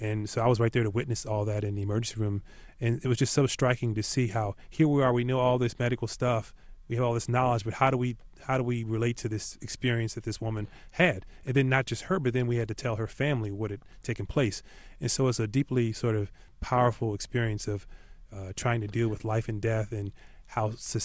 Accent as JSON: {"language": "English", "region": "Washington, D.C.–Baltimore area", "country": "United States", "said": "And so I'm from the Washington, D.C., Baltimore area."}